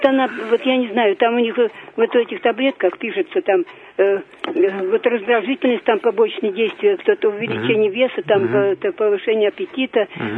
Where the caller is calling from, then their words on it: Nizhny Tagil, Sverdlovsk Oblast, Russia; я из Тагила звоню